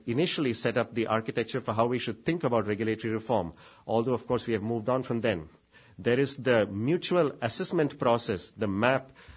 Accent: India; To my mind, as an Indian, I think there is a strong case to be made for making intellectual leadership in a more visible way.

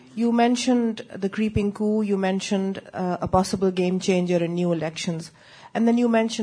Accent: Pakistan; I just want to say, as a Pakistani, that I believe that new elections will not be the game changer that we hope they might be

